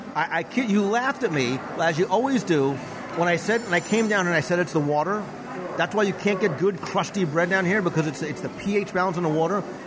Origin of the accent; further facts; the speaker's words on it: New Jersey, United States; I grew up in New Jersey. I know Zeppole.